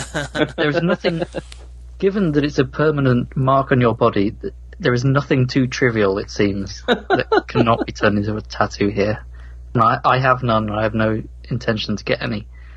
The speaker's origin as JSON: {"language": "English", "country": "United Kingdom", "said": "there's been plenty of reason to not be proud of being British, and I do not want to come across as a jingoistic kind of person, but this is the kind of Britain that I cleave to."}